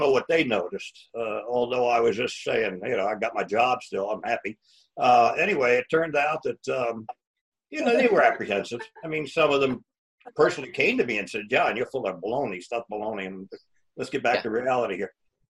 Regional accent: New York, United States; also born or lived in Iowa; because I'm from New York, and I grew up at the University of Iowa.

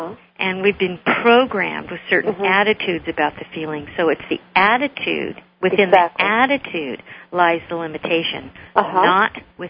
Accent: Arizona, United States; I was, you know, raised in very open Buddhist thought, indigenous people growing up in Arizona, a lot of Native American belief.

